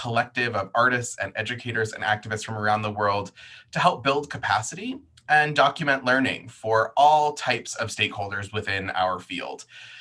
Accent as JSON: {"language": "English", "town": "Portland", "region": "Maine", "country": "United States", "tie": "born or raised there", "said": "my hometown of Portland, Maine"}